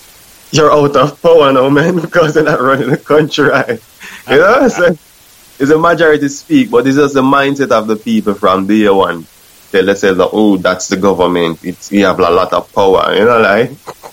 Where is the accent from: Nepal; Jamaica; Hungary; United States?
Jamaica; Spanish Town, Saint Catherine Parish; I'm from Jamaica in Spanish Town where I'm from, man, I can tell you.